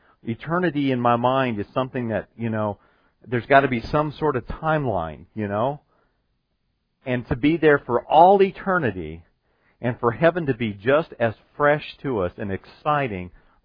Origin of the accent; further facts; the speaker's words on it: Colorado, United States; I'd call it a hill because I'm from Colorado and I know what real mountains look like.